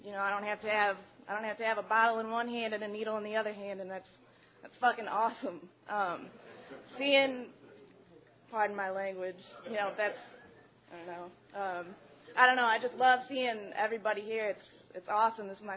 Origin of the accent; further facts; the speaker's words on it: St. Louis, Missouri, United States; I'm an alcoholic. I'm from St. Louis, Missouri.